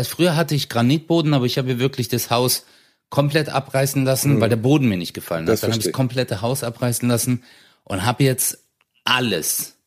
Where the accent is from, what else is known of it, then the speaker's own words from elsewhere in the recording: Baden-Württemberg, Germany; ich bin Schwabe